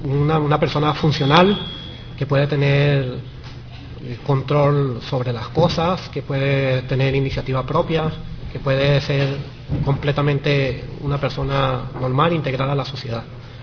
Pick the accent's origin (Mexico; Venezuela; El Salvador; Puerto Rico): Venezuela; now in Spain; Cuando llegué, porque yo soy de Venezuela, cuando llegué a España